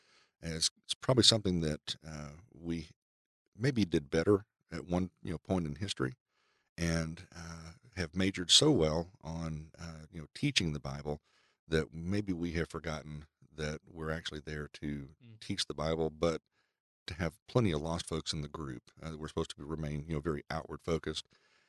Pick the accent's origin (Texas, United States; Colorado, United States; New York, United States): Texas, United States; Arlington; I'm originally from Dallas-Fort Worth. Grew up in Arlington, Texas, and went to school at Southwestern, and so I was a Texas guy.